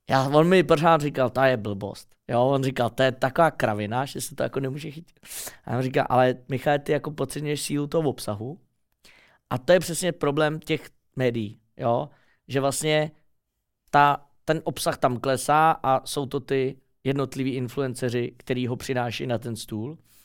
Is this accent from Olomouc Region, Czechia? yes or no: no; Prague, Czechia; Protože jsem Pražák, že jo? Born and raised